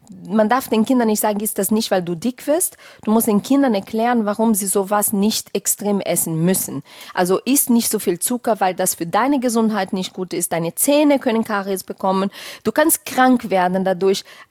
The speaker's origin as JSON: {"language": "German", "town": "Petrópolis", "region": "Rio de Janeiro", "country": "Brazil", "said": "den Miss Petropolis, die Stadt, wo ich herkomme."}